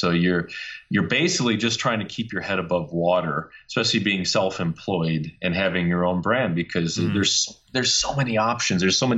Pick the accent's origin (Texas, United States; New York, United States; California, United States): California, United States; also born or lived in Wisconsin; You know, I grew up in California and Wisconsin and being outside playing.